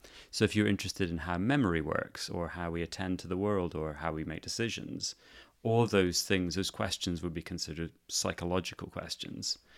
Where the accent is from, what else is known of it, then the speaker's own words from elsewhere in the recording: Edinburgh, Scotland, United Kingdom; This is where I grew up in Edinburgh.